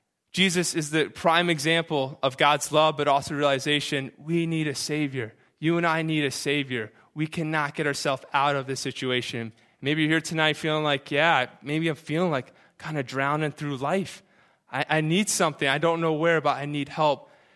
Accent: Greenwich, Connecticut, United States; I remember growing up in Greenwich, Connecticut

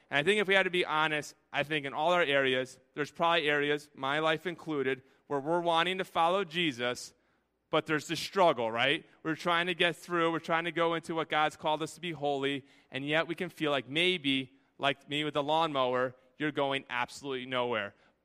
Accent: Connecticut, United States; I remember when I was growing up in Connecticut, I remember some of the neighbors had some very tiny yards

